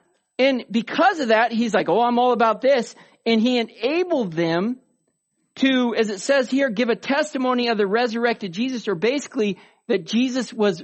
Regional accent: Oregon, United States; We're going to take a team of people down to Southern Oregon, kind of my hometown, where over 2,000 people have lost their homes.

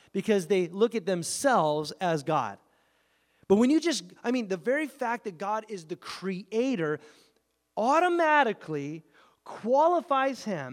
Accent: California, United States; I grew up in Southern California. I didn't, herd sheep.

